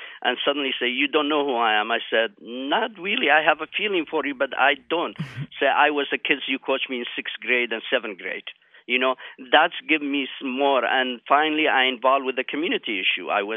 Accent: Kurdistan Region, Iraq; English is a second language; I am a Kurd from Kurdistan of Iraq.

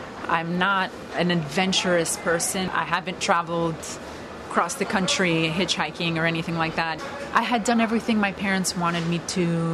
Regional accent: Astoria, New York, United States; I grew up in Astoria, Queens. Both my parents are from Greece.

